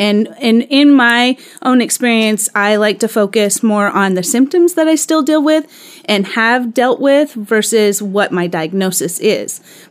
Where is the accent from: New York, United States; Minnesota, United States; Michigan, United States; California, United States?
California, United States; Sacramento; I am from by the Sacramento area and I moved up here.